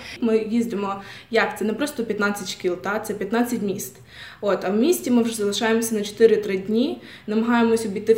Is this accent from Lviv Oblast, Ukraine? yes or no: yes; Lviv, Lviv Oblast, Ukraine; Так, але я переважно наголошую на тому, що я зі Львова